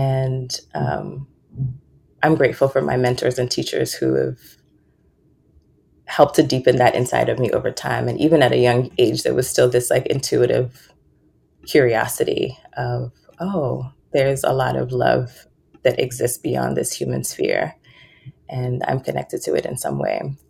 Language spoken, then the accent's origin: English; Nigeria; growing up in Nigeria, my family had limited access to electricity.